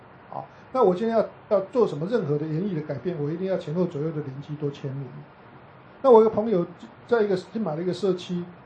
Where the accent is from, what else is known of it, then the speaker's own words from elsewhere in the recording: Taiwan; 像以前我小时候在台湾的乡下